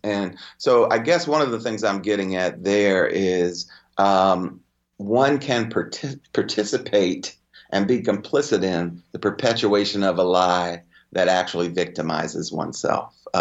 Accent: St. Louis, Missouri, United States; I work in the academy, but I grew up in North St. Louis.

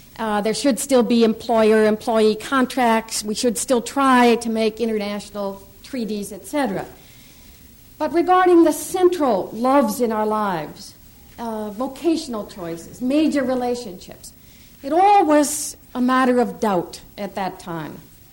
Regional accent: Minnesota, United States; I was born and raised in the Midwest, that is in Minnesota, so I always feel like I'm coming home when I head to the Midwest.

